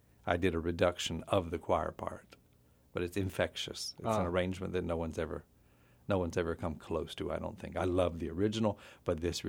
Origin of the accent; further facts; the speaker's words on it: Pensacola, Florida, United States; Pretty much overwhelming that I heard of her growing up in Pensacola, Florida